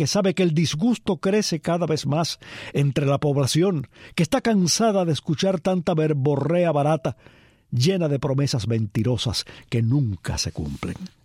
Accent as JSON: {"language": "Spanish", "country": "Cuba", "said": "Hermosa canción que los cubanos podemos sentir de manera muy especial."}